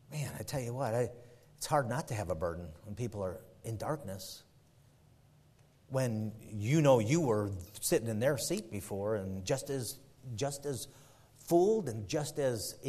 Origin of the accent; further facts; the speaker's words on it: Chicago, Illinois, United States; I'm born and raised in Chicago in the first 17 years of my life. I was there in the city of Chicago and first got saved.